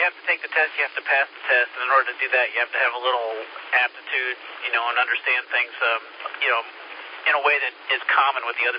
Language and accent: English; Oxnard, California, United States; I am also from California, but the other end of the state, Oxnard, is where I grew up, just north of Los Angeles.